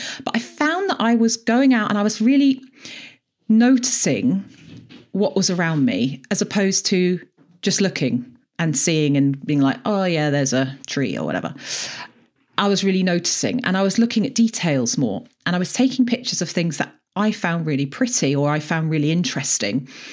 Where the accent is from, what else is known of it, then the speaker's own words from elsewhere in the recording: South East England, United Kingdom; moved away as an adult; now in Edinburgh, United Kingdom; And I moved to Edinburgh about 10 years ago. So I'm actually originally from just outside London, obviously by my accent. And I've been up here in Scotland for about 10 years.